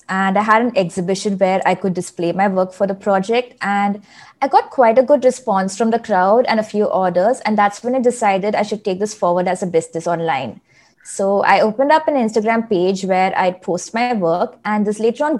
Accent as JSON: {"language": "English", "town": "Chennai", "region": "Tamil Nadu", "country": "India", "tie": "born or raised there", "also_born_or_lived": "Thanjavur", "said": "I grew up in Chennai and Thanjavur, and both are places with a lot of art and heritage around."}